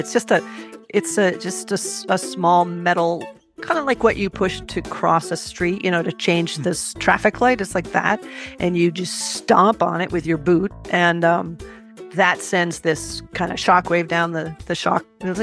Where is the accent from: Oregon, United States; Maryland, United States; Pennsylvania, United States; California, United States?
California, United States; I had a great big fluorescent coat only because I come from the Bay Area and I never have enough warm gear